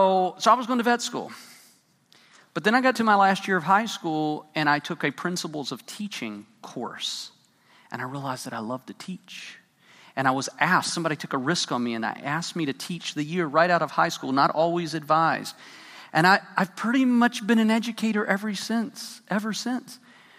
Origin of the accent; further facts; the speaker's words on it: Puerto Rico; I grew up in Puerto Rico.